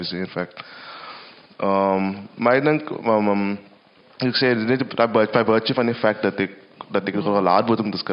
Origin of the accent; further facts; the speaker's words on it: Western Cape, South Africa; accent: Kaaps; first language Kaaps; dit is my moedertaal, my Kaaps, ek is lief vir my Kaaps